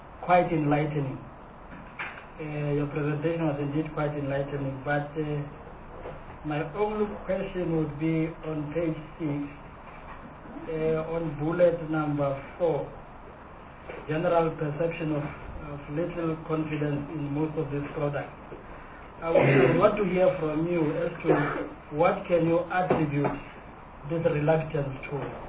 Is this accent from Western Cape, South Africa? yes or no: no; Free State, South Africa; Because originally, I'm a rural boy, like other members here. And originally, I come from the Free State, even though I came here with the housing ticket. So I still have soft spot for Free State.